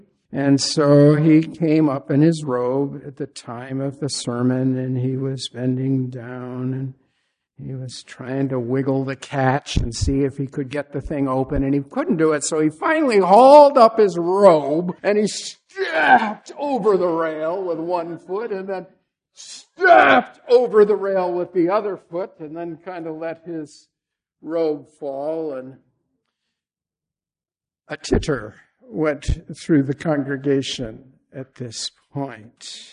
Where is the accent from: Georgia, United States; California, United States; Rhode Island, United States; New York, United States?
Rhode Island, United States; Warwick; a Presbyterian church where I grew up in Warwick, Rhode Island.